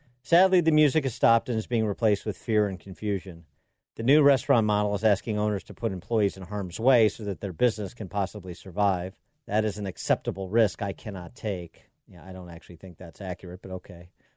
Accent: Chicago, Illinois, United States; This from my hometown of Chicago

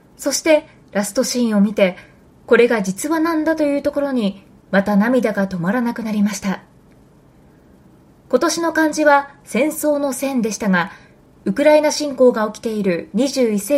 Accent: Okayama, Japan; 今スポーツが熱い私のふるさと岡山県。

